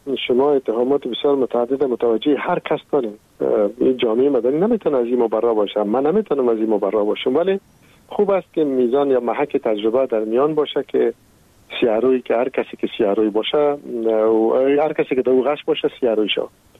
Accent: Afghanistan; moved away

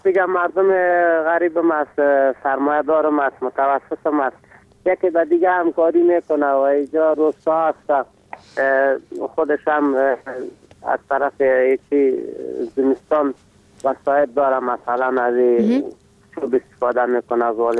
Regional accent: Ghorband, Parwan, Afghanistan; از اوربند.

